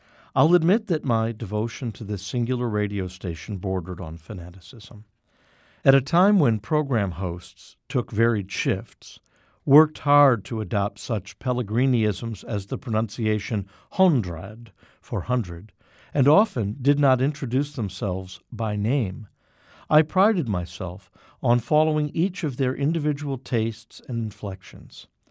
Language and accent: English; Chicago, Illinois, United States; born there; I was born in Chicago the day after the Second City